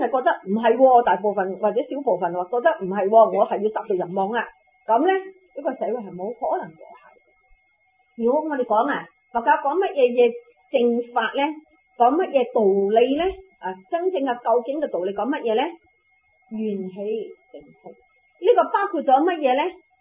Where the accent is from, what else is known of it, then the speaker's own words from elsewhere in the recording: China; 即系我哋中国人食乜嘢？长生不老丹啊